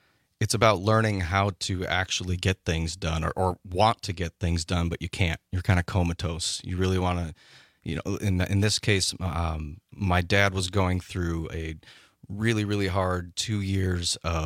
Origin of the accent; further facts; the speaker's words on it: Mineral Point, Wisconsin, United States; We had a show at the Mineral Point Opera House in my hometown, Mineral Point.